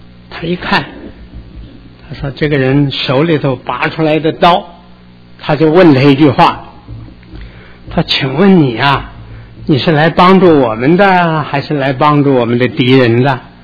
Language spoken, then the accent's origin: Chinese; Henan, China; 我在河南长大的，我从小学三年级一直到初中三年级都在那个地方